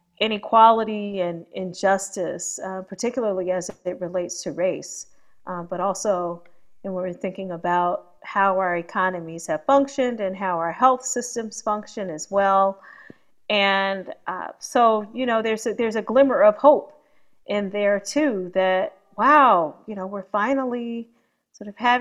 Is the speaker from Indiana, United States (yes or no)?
yes; Gary, Indiana, United States; now in Washington, United States; So I grew up in Gary, Indiana, which is also my father's hometown. My mother grew up in Washington, D.C. So we have lineage from Washington, D.C. as well, which is where I'm currently based.